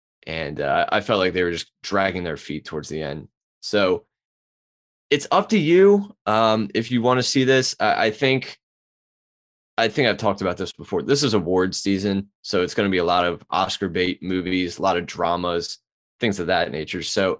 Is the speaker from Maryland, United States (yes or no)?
yes; Baltimore, Maryland, United States; accent: Baltimore; My Baltimore accent bleeding through.